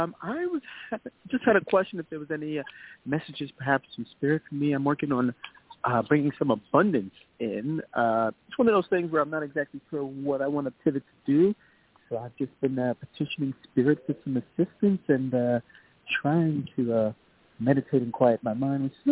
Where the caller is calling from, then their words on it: New York, United States; I'm calling from New York.